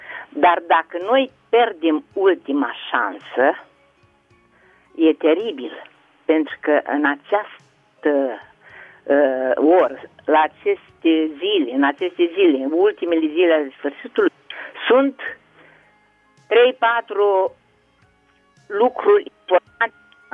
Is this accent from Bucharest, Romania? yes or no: no; Bacău, Bacău County, Romania; sunt de la Bacău, de fapt. Dar locuiesc aici.